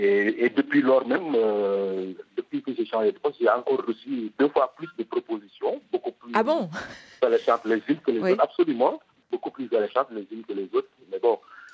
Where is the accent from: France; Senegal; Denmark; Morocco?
Senegal; Oui, je suis sénégalais, basé au Sénégal.